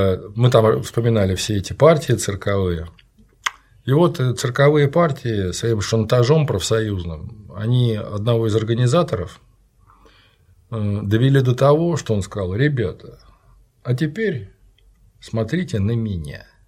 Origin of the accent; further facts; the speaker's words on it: Samara, Samara Oblast, Russia; я из Самары